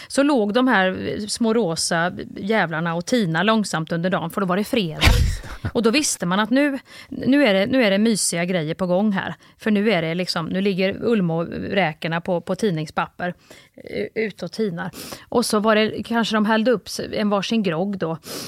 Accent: Kristinehamn, Värmland, Sweden; Alltså, jag är uppvuxen ju i Kristinehamn.

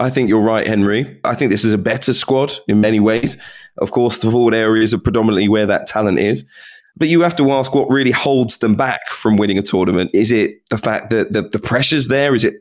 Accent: London, United Kingdom; I've got Caribbean parents and I was raised in London

